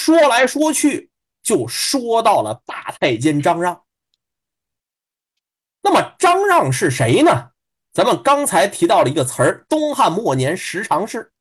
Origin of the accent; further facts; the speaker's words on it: Tianjin, China; 天津人是我们天津人的本土话